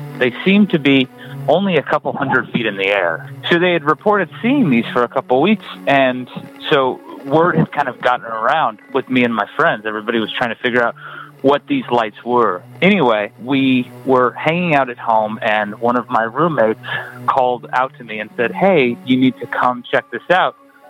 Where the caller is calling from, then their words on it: Phoenix, Arizona, United States; I'm calling from Phoenix, Arizona.